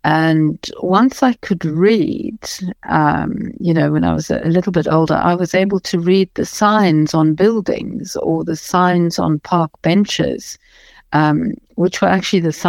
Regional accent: South Africa; I'm a white South African and I'm English speaking

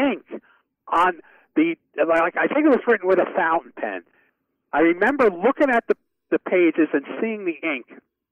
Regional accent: Brooklyn, New York, United States; I grew up in Brooklyn.

